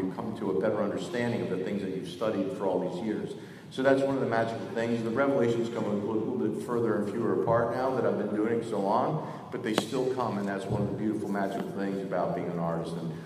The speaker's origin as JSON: {"language": "English", "town": "Schenectady", "region": "New York", "country": "United States", "said": "because I was from Schenectady, so he'd like to make fun of the name Schenectady."}